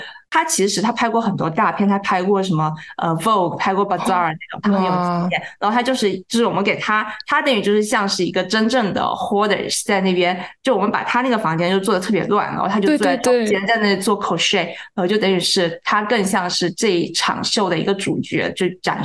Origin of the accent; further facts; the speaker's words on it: China; now in United States; 我自己是中国人